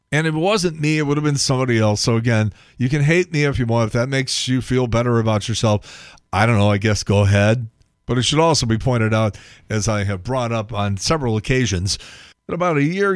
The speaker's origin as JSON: {"language": "English", "town": "Chicago", "region": "Illinois", "country": "United States", "said": "I said, well, I'm from Chicago, and I would really like to get back to the Midwest. I don't think I'm an East Coast guy."}